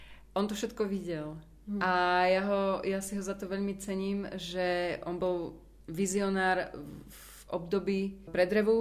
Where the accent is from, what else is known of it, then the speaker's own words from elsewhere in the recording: Prešov, Prešov Region, Slovakia; now in Prague, Czechia; Mne chýba Prešov ako moje rodné mesto a mesto, ktoré mám veľmi rada.